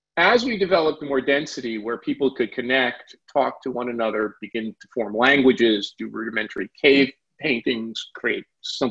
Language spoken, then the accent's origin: English; Newark, New Jersey, United States; I've been tracking events in Newark pretty closely. It's my hometown.